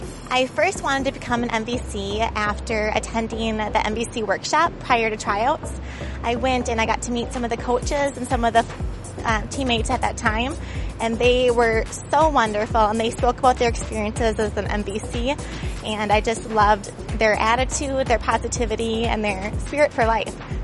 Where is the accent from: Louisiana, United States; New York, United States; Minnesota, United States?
Minnesota, United States; Mankato; I'm from Mankato